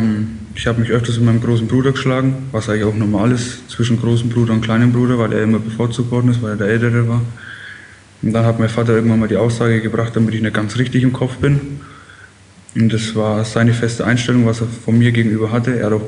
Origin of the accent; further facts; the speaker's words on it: Fürth, Bavaria, Germany; jetzt 18 Jahre alt geworden. Ich habe meinen 18. Geburtstag in der Uhr verbracht. Ich komme aus Fürth, ist in der Nähe von Nürnberg.